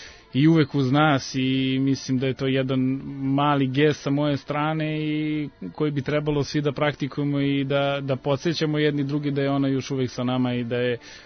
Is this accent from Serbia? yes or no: yes; Trstenik, Šumadija and Western Serbia, Serbia; Pa naravno da sam želao da ostanem još koji dan u Trsteniku, ipak je to moj rodni grad